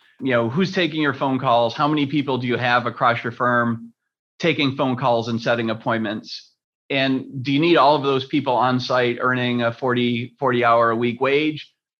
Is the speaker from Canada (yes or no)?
no; Rochester, New York, United States; I grew up in Rochester, which is the next city.